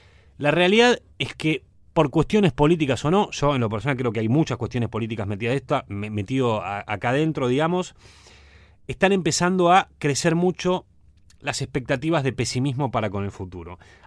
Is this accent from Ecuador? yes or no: no; Argentina; somos 40 millones argentinos